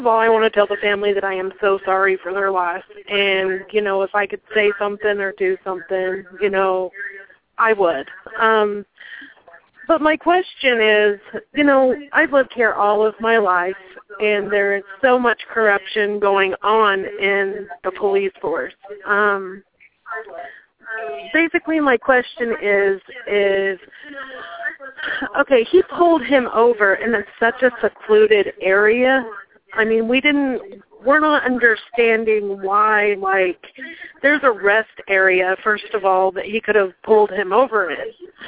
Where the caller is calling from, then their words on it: Dexter, Kansas, United States; I'm actually calling from Dexter, which is about 25 miles from Ark City